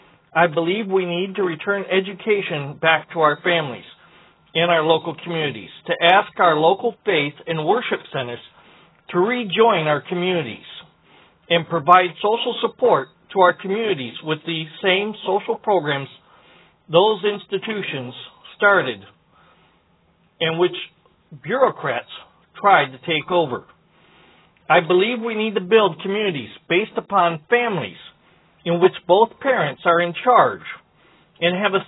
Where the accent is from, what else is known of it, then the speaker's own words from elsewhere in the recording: Ypsilanti, Michigan, United States; I'm from Ypsilanti.